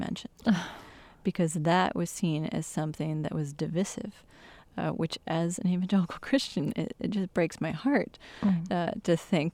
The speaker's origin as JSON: {"language": "English", "region": "Michigan", "country": "United States", "tie": "born or raised there", "said": "There are groups, you know, from my home state in Michigan, the western half of the state is very much full of conservative religious denominations"}